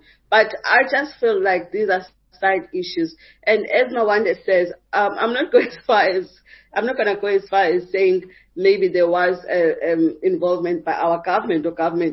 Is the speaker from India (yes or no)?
no; South Africa; You know, you ask yourself, as a South African, I can't just go to Waterkloof Air Base.